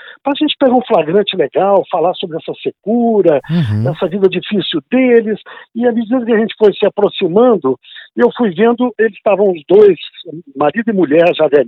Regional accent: Uberlândia, Minas Gerais, Brazil; also born or lived in Patrocínio; nasci em Patrocínio, no interior, no Alto Paranaíba, uhum, próximo a Uberlândia, 170 quilômetros, se não me engano, mas fui criado boa parte da vida em Uberlândia, depois me mudei para Belo Horizonte e viajei o estado inteiro exercendo a profissão.

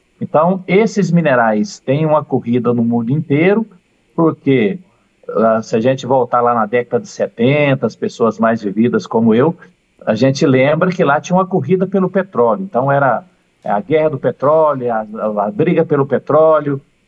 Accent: Minas Gerais, Brazil; Eu sou de Minas, tem uma região de Minas que chama Poços de Caldas, no sul de Minas.

